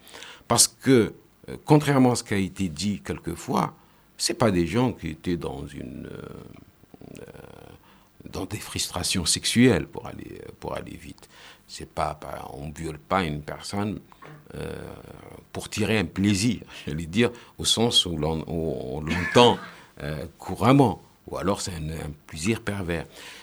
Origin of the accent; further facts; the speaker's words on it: Chad; Si je meurs, bon, je vais penser que je suis tchadien ou je suis de tel ou tel pays.